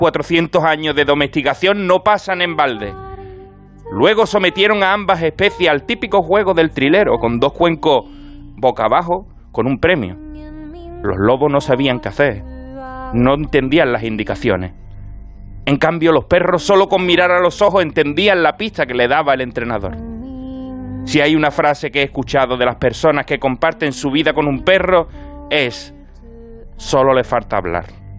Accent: Cádiz, Andalusia, Spain; un gaditano en las ondas.

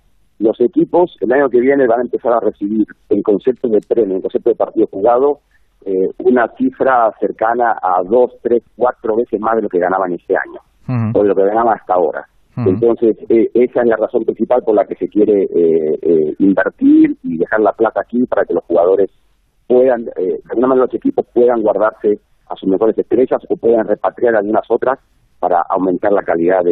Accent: Argentina; tú sabes cómo somos los argentinos, todo es pasión, todo es fuerza, todo es grito

